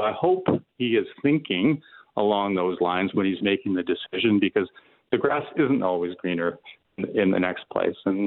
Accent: Toronto, Ontario, Canada; I grew up in Toronto. I spend my summers at our family place.

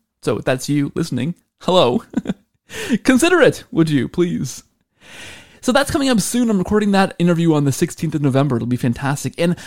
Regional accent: Canada; because I'm also a Canadian Pentecostal convert to Catholicism, not a priest.

